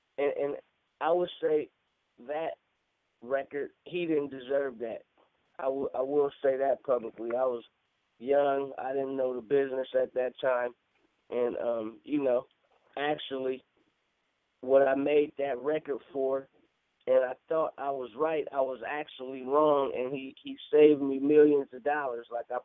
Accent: Los Angeles, California, United States; me growing up in Los Angeles

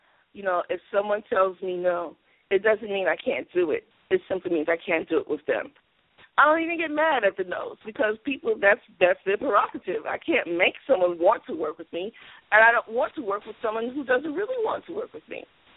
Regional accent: New York City, New York, United States; You know, like I said, I grew up in Harlem, and there was a lot of older people who didn't know how to write

